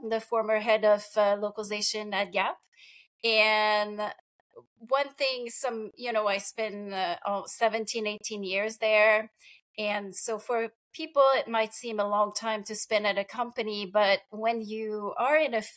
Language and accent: English; Quebec, Canada; English is a second language; Growing up in Quebec and coming from a small region and where nobody speaks English, well, at least at the time, I was passionate about language.